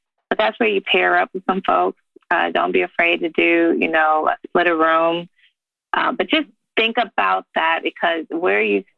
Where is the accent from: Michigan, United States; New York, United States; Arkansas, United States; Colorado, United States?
Michigan, United States; Detroit; and I'm from Detroit, right? So I have a pretty good understanding of geography there.